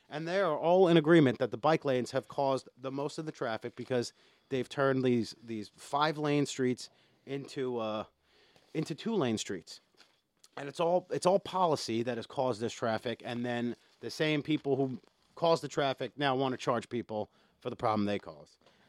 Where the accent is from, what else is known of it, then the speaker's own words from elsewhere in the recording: New York City, New York, United States; We were talking about New York, a topic that I am very passionate about. Because this is my hometown, and you assholes are just living in it.